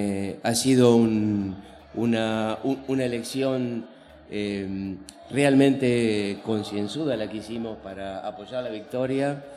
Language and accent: Spanish; Recreo, Santa Fe, Argentina; Yo soy de Recreo, provincia de Santa Fe, una ciudad de menos de 20.000 habitantes